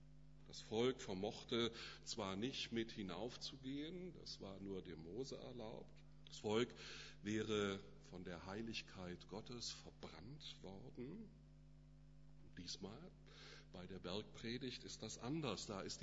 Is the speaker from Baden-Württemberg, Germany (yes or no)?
yes; Baden-Württemberg, Germany; now in Northern Germany; Dort, wo ich aufgewachsen bin, waren die Alpen zumindest bei schönem Wetter in Sichtweite. Wir haben in unserer Stadt einen Hausberg, der Hohentwiel.